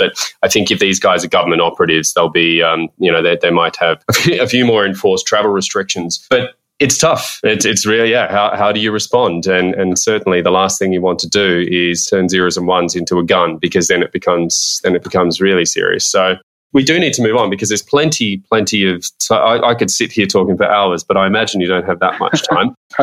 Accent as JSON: {"language": "English", "country": "Australia", "lives_now": "Europe", "said": "as an Australian expat living in Europe, I can really convey, where my nation's coming from"}